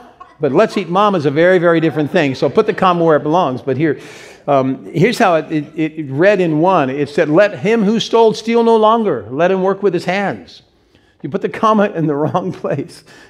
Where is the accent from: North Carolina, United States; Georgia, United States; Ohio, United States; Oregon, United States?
Ohio, United States; Cincinnati; That's my sister clapping. We're from Cincinnati.